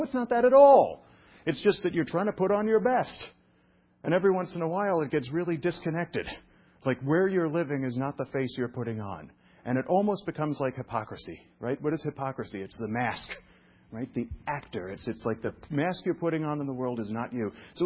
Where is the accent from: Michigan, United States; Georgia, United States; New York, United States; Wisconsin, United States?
New York, United States; also born or lived in Florida; I'm from New York. I'm constantly stressed. The only time I wasn't stressed in my life was my 2 years in Florida.